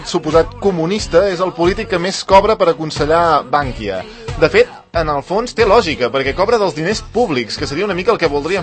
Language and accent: Catalan; Catalonia, Spain; la nostra capacitat de negociació política com a catalans